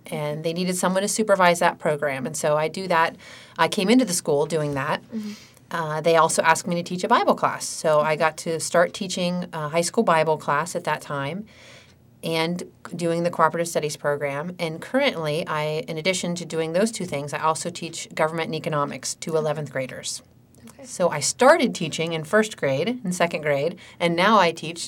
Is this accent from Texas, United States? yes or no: no; Ohio, United States; I grew up in Fairfield County. Mm-hmm. In fact, I spent all my schooling at Fairfield Union, graduated from Fairfield Union.